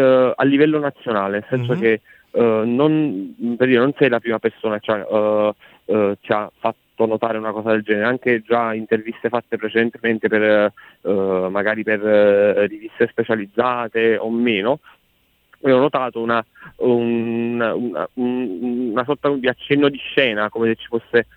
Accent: San Giorgio a Cremano, Campania, Italy; perché io poi sono di San Giorgio a Cremano

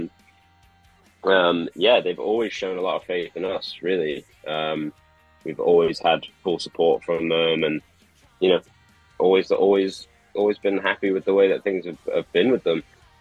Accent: Wrexham, Wales, United Kingdom; we're from Wrexham, which is not too far from like Liverpool, Manchester, that kind of way, but it's a very small town. Famous for beer and fighting and football.

